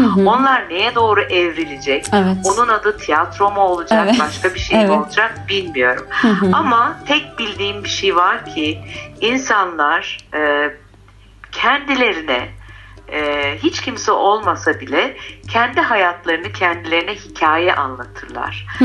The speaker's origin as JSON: {"language": "Turkish", "region": "Istanbul", "country": "Turkey", "said": "Ben toprağı saksıda görmüş bir İstanbullu olarak benim çiftçi olmam çok zor."}